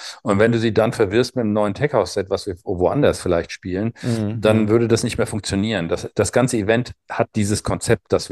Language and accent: German; Hamburg, Germany; Wir kommen aus Hamburg